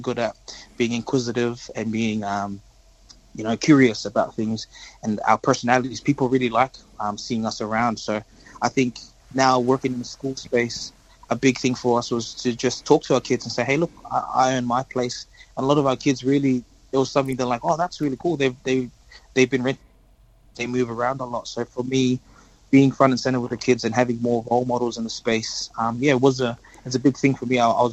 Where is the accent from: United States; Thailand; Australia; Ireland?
Australia; And I grew up too in Australia, in the Western diaspora